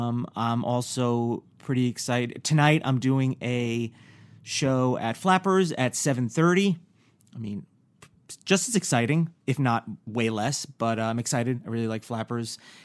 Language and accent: English; New York, United States; I'm also from New York, and I remember growing up